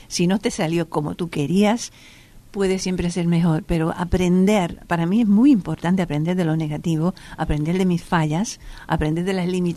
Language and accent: Spanish; United States; Y yo como me crié en Estados Unidos y siempre hacíamos una propuesta de un año.